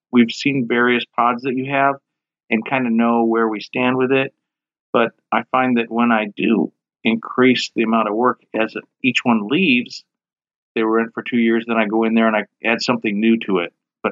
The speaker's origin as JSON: {"language": "English", "town": "Palm Springs", "region": "California", "country": "United States", "said": "I'm from Palm Springs, California."}